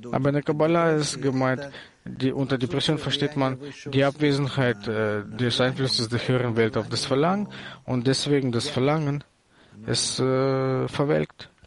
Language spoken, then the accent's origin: German; Belgrade, Serbia; born there; German is a second language; ich bin in Belgrad geboren worden, dort kann man eine Gruppe schaffen, ja?